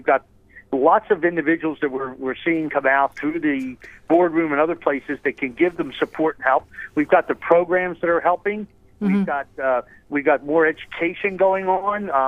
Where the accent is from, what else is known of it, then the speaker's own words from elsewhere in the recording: Atlanta, Georgia, United States; also born or lived in Philadelphia; I come from Atlanta and Philadelphia area, which I know really well, both of them, and a little bit in New York.